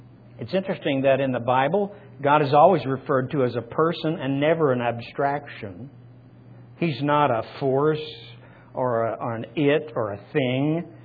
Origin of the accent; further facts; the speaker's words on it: Oklahoma, United States; accent: Okie; Boy, I'm having trouble with words today, me and my Okie accent.